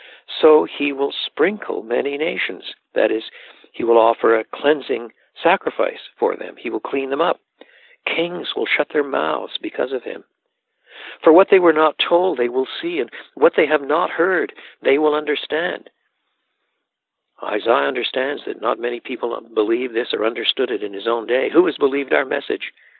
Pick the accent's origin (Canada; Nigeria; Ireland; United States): Canada; Now, I'm a Canadian, and when you drive west in Canada, across the Great Plains, you come to the city of Calgary